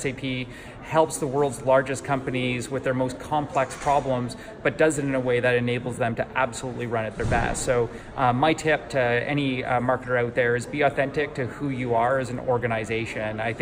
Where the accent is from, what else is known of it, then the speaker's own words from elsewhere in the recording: Ontario, Canada; now in California, United States; I'm originally Canadian, so I grew up in Northern Ontario, north of Toronto. So it got pretty cold up there, minus 30 Celsius for those of you that are keeping track. I don't plan on going back. I now live in California